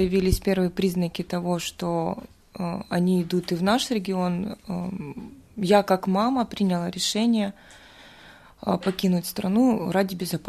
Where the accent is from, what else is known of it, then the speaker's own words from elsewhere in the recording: Kryvyi Rih, Dnipropetrovsk Oblast, Ukraine; German is a second language; moved away as an adult; ich komme aus der Ukraine. Ich komme aus der Kryvyi Rih-Stadt von Dnipropetrovsk-Region und ich bin hier mit meinen Söhnen. Ja, ich spreche Deutsch ein bisschen